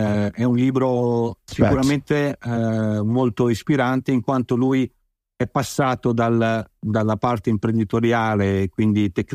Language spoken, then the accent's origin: Italian; Vicenza, Veneto, Italy; io sono vicentino pure, l'ho conosciuto